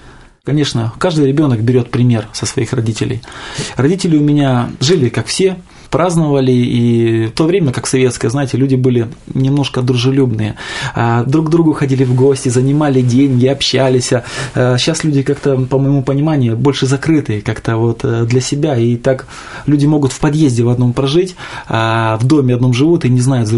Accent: Petropavlovsk-Kamchatsky, Kamchatka Krai, Russia; also born or lived in Khabarovsk; Я приехал с Дальнего Востока, родился в городе Хабаровск, и будучи в юном возрасте, около 5 лет, меня родители перевезли в город Петропавловск-Камчатский, где я практически и прожил все это время до недавнего времени. Я родился в простой семье рабочих

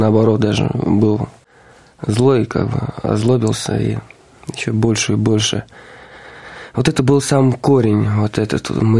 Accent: Samara, Samara Oblast, Russia; born there; Родился я в Самаре, мне 23 года.

